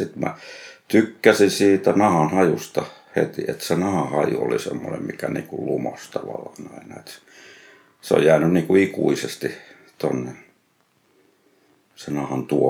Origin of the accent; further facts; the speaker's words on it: Jalasjärvi, South Ostrobothnia, Finland; born there; Mä oon syntynyt Jalasjärvellä.